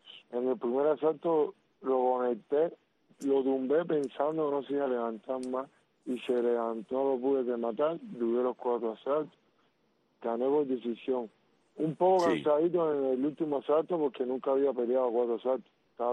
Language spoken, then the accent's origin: Spanish; Cuba; now in Panama; para los panameños y los cubanos, nosotros somos cubanos.